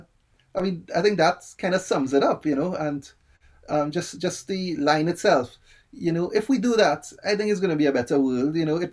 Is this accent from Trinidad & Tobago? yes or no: yes; Trinidad & Tobago; now in United Kingdom; As you know by now, I'm from Trinidad and the Caribbean and a music producer, basically.